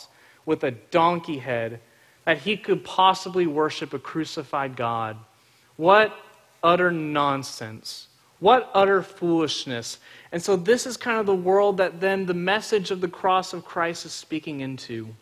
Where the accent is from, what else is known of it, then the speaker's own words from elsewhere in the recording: Friendswood, Texas, United States; Some of you may know that I grew up in Friendswood. And for those of you who don't know Friendswood, it's about 10, 15 minutes away from NASA.